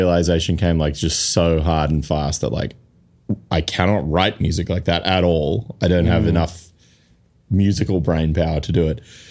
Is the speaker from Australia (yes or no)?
yes; Canberra, Australian Capital Territory, Australia; But growing up in Canberra, like every show was a mixed bill show.